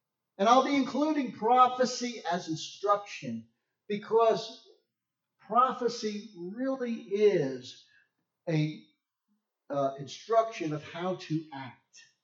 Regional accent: New York, United States; I'm from New York. I break rules. It's what we do.

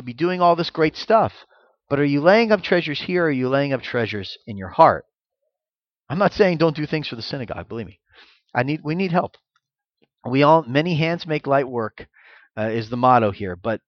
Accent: Florida, United States; I'm from Florida. We have hurricanes in Florida.

